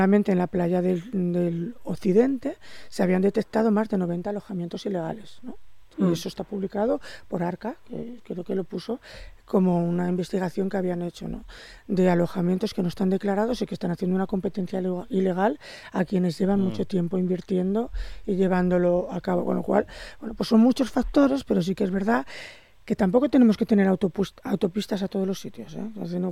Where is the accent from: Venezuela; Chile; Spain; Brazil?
Spain; Asturias; no es lo mismo verlo en Avilés que verlo en el suroccidente, de donde vengo yo.